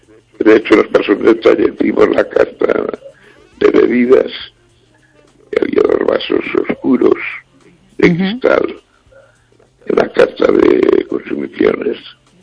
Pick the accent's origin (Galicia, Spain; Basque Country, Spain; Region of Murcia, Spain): Galicia, Spain; Pontevedra; soy de Pontevedra.